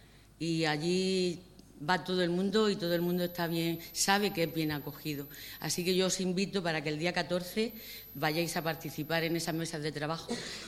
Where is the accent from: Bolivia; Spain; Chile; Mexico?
Spain; somos españoles y lo llevamos en el ADN, la comida